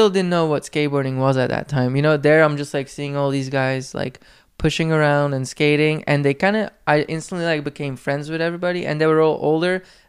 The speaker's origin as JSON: {"language": "English", "town": "Poperinge", "region": "Flanders", "country": "Belgium", "tie": "born or raised there", "said": "I got hooked up by the skate shop in Poperinge. Like okay. In my hometown, there was a skate shop."}